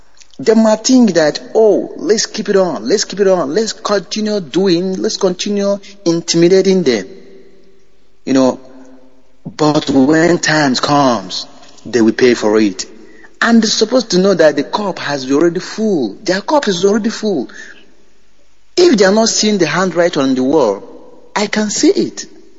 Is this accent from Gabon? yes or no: no; Omojoka, Imo, Nigeria; now in Madrid, Spain; Secretary of Indigenous People of Biafra here in Madrid. I'm from Omojoka, Amere, Oru East.